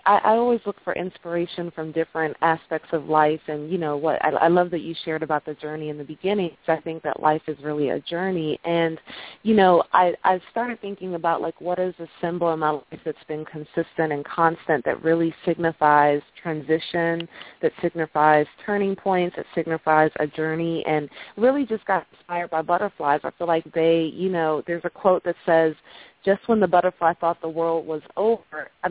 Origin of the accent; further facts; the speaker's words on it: Maryland, United States; I was living in New York at the time, and, you know, I was originally from Maryland, and I made a decision that was kind of scary for me, was to go back home